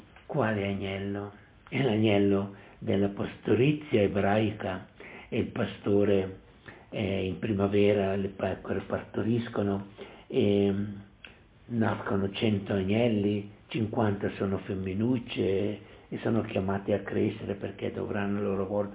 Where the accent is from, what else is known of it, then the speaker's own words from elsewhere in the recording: Parma, Emilia-Romagna, Italy; Anche se nella mia terra dove sono cresciuto, a Parma